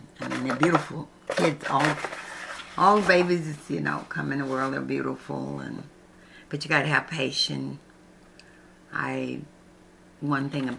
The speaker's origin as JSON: {"language": "English", "town": "Jonestown", "region": "Mississippi", "country": "United States", "tie": "born or raised there", "also_born_or_lived": "Minnesota, Mississippi", "said": "I was born in Jonestown, Mississippi, but I was kind of raised in Minnesota, Mississippi by my dad and my Aunt Susie. I was like 6 or 7 years old when I was there. But I remember Jonestown more because that's most where I was raised up at, in Jonestown, Mississippi."}